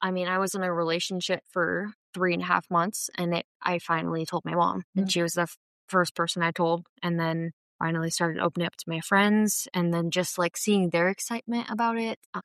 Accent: Sandpoint, Idaho, United States; growing up in Sandpoint, that was very, very hard for me.

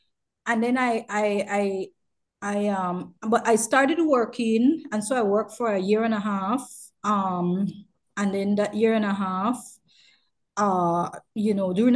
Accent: Belize City, Belize District, Belize; first language English; I'm speaking English, and that's my main language. We speak Creole too, but English and Creole, that's our main languages. But a large population do speak Spanish, and but we identify more with being Caribbean, at least persons like me who's from Belize City.

